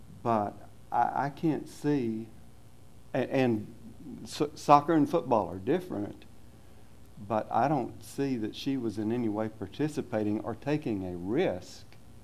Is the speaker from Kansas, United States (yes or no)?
no; Houston, Texas, United States; I grew up in Houston. There was a municipal auditorium, coliseum